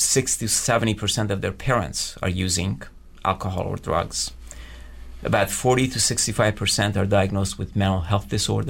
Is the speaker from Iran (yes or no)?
yes; Iran; moved away as an adult; now in United States; I grew up in Iran. I came here after high school to pursue higher education, and decided to stay primarily because I started a family.